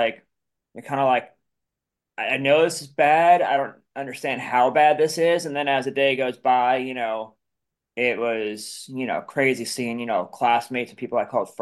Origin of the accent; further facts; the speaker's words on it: Long Island, New York, United States; Growing up on Long Island, I grew up in a very Wall Street heavy, you know, financial heavy town.